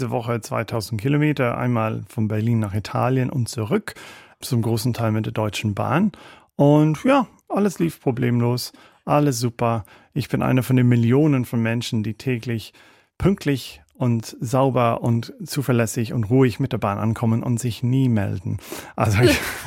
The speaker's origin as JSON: {"language": "German", "country": "Ireland", "second_language": "German", "said": "Ich komme aus Irland, ein kleines Land, wir wollen uns auch abkapseln."}